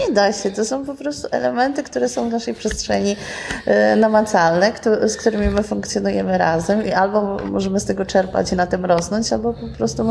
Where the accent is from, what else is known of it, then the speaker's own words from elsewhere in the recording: Pomeranian Voivodeship, Poland; my Kaszubi idziemy z duchem czasu.